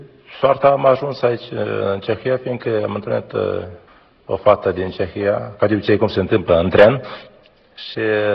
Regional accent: Drăsliceni, Criuleni District, Moldova; Vin de la Drăsliceni, de lângă Chișinău. Copilăria am făcut-o pe deal de la Drăsliceni, prin pădurile de la Drăsliceni.

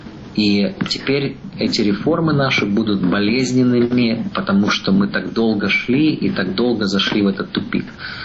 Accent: Lviv, Lviv Oblast, Ukraine; born there; Я родился во Львове.

